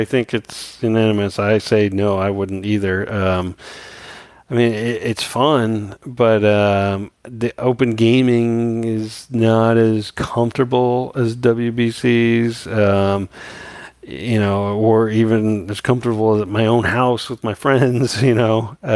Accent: Philadelphia, Pennsylvania, United States; we're from Philly.

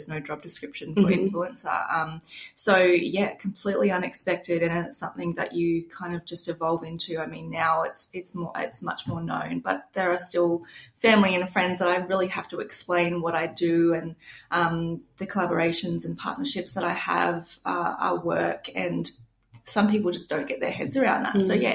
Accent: Gold Coast, Queensland, Australia; So I'm from the Gold Coast.

